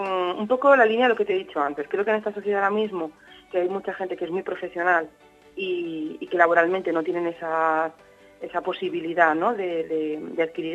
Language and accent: Spanish; Spain; Yo soy de creencia musulmana, soy una española conversa